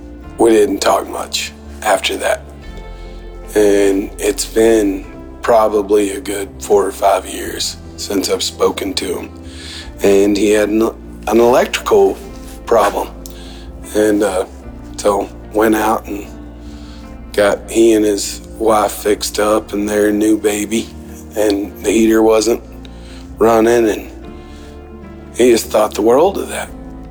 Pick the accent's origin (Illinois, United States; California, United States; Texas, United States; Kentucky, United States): Texas, United States; it was my friend that I had grown up with my entire life. We're from Texas, and we used to ride bulls together, and we just grew up together.